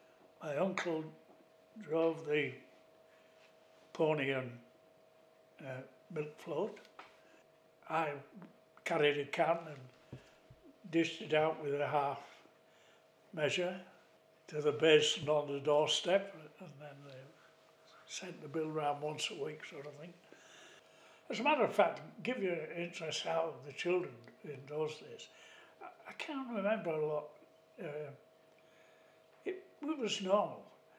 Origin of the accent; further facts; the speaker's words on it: Harrogate, Yorkshire and the Humber, United Kingdom; We come from Harrogate in Yorkshire, in a small village known as Bachelor Gardens or Bilton, and a farming stock. I went to a church school.